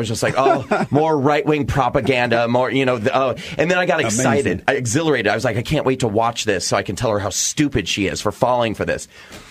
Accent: Nebraska, United States; Because I grew up in Nebraska, rural Nebraska.

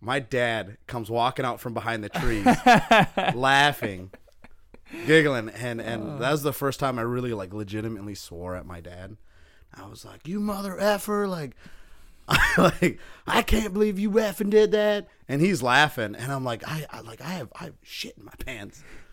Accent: United States; Being Native American, I don't have a lot of hair as it is anyways.

